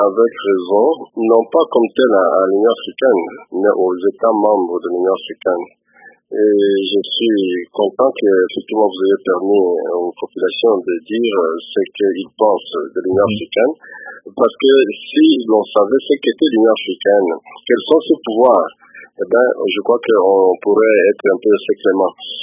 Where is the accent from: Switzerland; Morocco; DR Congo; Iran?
DR Congo; chez nous en RDC.